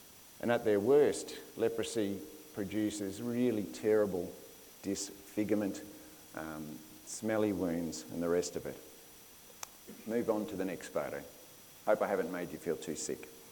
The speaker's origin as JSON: {"language": "English", "town": "Brisbane", "region": "Queensland", "country": "Australia", "tie": "born or raised there", "said": "So when I was young, growing up in Brisbane, our family had a boat, just a little run around"}